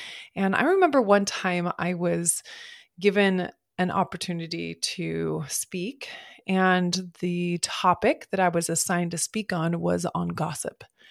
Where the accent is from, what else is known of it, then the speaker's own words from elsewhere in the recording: Montana, United States; now in Portland, United States; I grew up in Montana, my whole family, we grew up in Montana, and I live in Oregon, and live in Portland, Oregon.